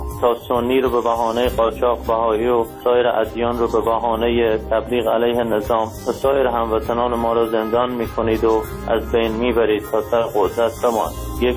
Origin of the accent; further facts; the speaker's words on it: Iran; همه ایرانی هستیم